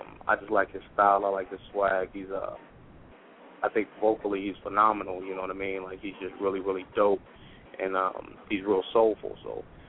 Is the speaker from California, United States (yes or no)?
no; Columbus, Ohio, United States; I'm from Columbus, Ohio.